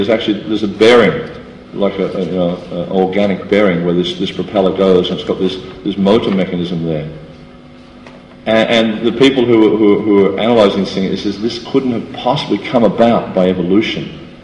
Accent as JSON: {"language": "English", "country": "Australia", "said": "I come from Australia, which you probably all figured out by my accent. And there was just these floods in the state north of where we live. My wife and I live in the northern part of New South Wales"}